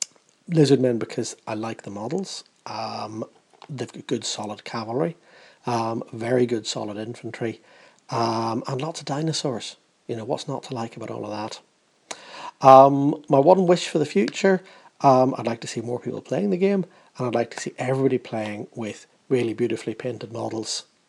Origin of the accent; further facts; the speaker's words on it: Belfast, Northern Ireland, United Kingdom; now in London, United Kingdom; I come from Belfast, but now living in London.